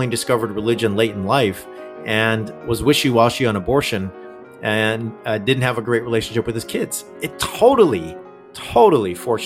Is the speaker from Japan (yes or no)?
no; California, United States; And when I was 14, I got invited to a mega church in town in Southern California where I grew up.